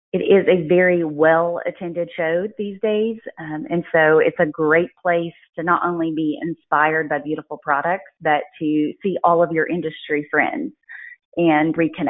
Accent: Georgia, United States; I'm from North Georgia area, which is where we're based.

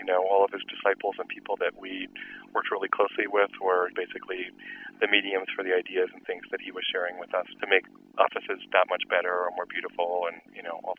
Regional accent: Canada; also born or lived in Los Angeles / San Diego; now in San Francisco, United States; I hail from Canada originally, and then I went to school in Los Angeles and worked my first 10 years of my career down in San Diego. And 1995, I moved up to San Francisco

